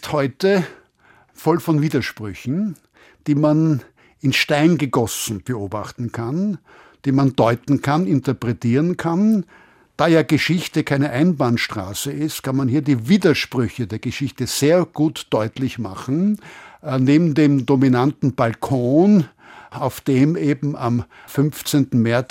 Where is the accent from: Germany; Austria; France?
Austria; Was immer wir sind, Deutsche sind wir nicht, trotz meines westfälischen ist gleich deutschen, aber katholischen Großvaters.